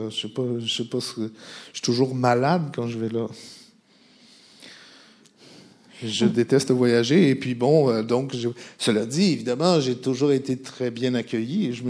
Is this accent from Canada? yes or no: yes; Quebec, Canada; mais en même temps, on est minoritaire en tant que Québécois.